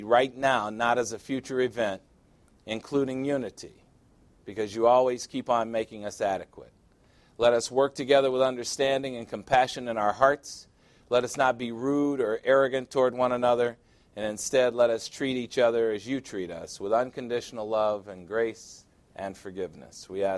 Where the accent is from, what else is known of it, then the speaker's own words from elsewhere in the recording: Chicago, Illinois, United States; I'm from Chicago, which is Warsaw, Poland in the United States, 1 million Polish people in Chicago.